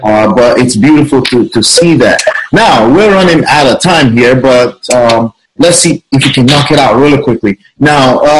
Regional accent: Nigeria; I'm from Nigeria. My parents are from Nigeria.

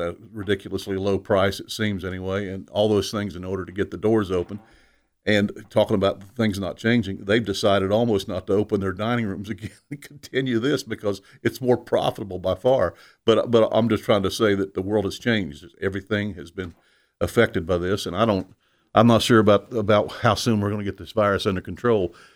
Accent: Kentucky, United States; All I can say is I hail from Kentucky, as I said. I grew up in a good Christian home

